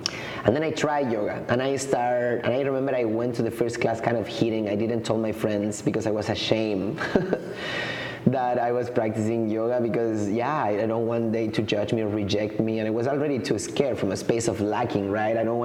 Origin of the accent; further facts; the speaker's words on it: Patagonia, Chile; Well, about myself, I grew up in Chile, in Patagonia, the Chilean Patagonia